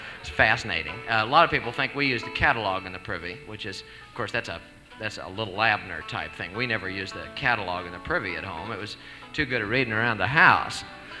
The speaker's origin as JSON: {"language": "English", "region": "the Ozarks", "country": "United States", "said": "Everybody that knows we come from the Ozarks, you know, they always think, oh, you bunch of hillbillies, because they know, you know, we have privies and stuff back home."}